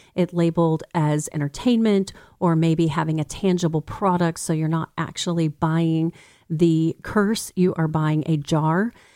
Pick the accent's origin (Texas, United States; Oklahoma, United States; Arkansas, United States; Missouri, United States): Texas, United States; And as a Texan, I can relate to that.